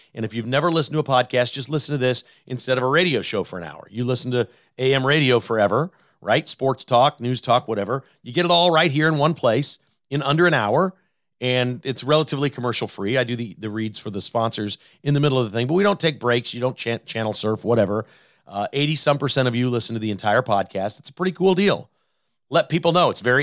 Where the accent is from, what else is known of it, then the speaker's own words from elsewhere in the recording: United States; And I enjoy that because I'm an American. I'm an American first, you know?